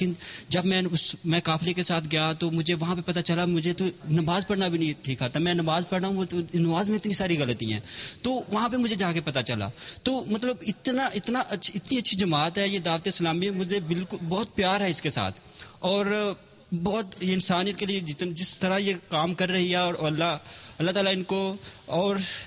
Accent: Daska, Punjab, Pakistan; میرا جو town home town ہے وہ ڈسکا سے ہے.

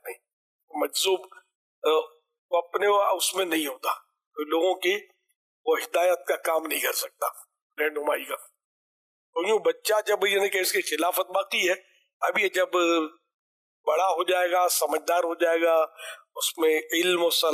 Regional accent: Lahore, Punjab, Pakistan; میرا تعلق لاہور سے ہے،

